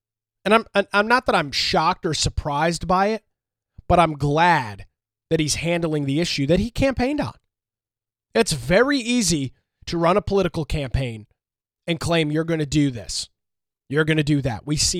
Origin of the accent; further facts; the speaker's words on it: United States; born there; Every day, I am grateful and fortunate that I was born and live in the United States of America.